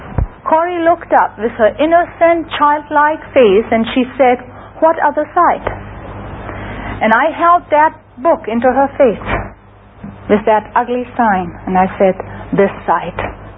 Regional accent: Czechia; first language German; English is a second language; I'm from Czechoslovakia. My mother tongue is German.

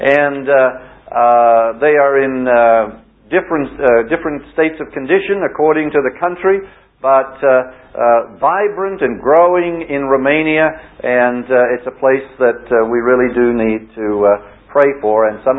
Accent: Australia; I can get one because I'm an Australian and travel on an Australian passport.

